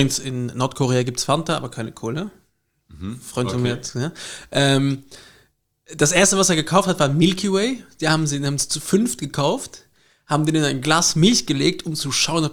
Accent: East Germany, Germany; Wir sind auch aus dem Osten.

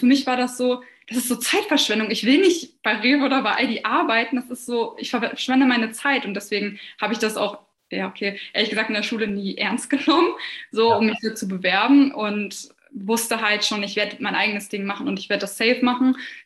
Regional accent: Lower Saxony, Germany; ich bin 24 Jahre jung und ich komme aus der Nähe von Hannover.

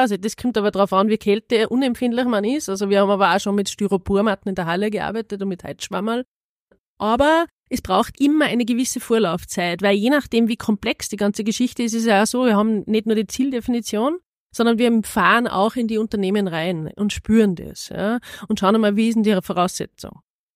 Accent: Tyrol, Austria; born there; ich bin gebürtige Tirolerin. Aber für mich ist Oberösterreich einfach ein unglaublich tolles Land, das für mich die Herzensheimat ist.

